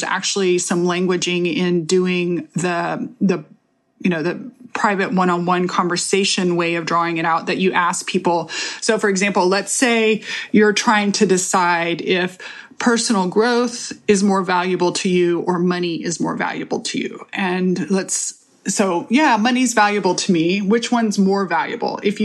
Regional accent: Texas, United States; I am from Texas, y'all

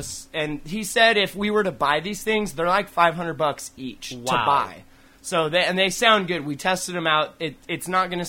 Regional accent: United States; I'm from America.

